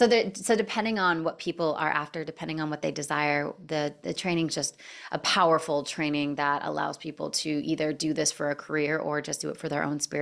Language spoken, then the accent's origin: English; Canada; I'm from Canada